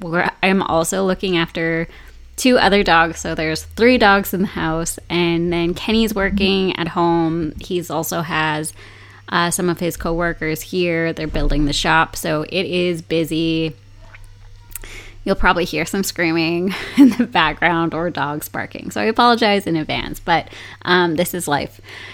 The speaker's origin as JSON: {"language": "English", "country": "Canada", "said": "I'm a Canadian citizen in a foreign country."}